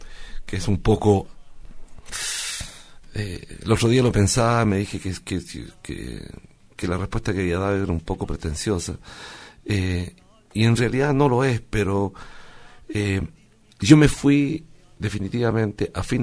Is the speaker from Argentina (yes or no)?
no; Chile; Es la iglesia que yo amo de mi pueblo, o sea, la iglesia del pueblo chileno.